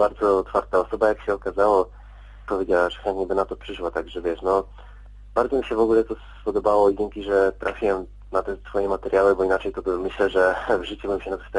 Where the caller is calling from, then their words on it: Subcarpathian Voivodeship, Poland; Jestem z Podkarpacia i mam 18 lat.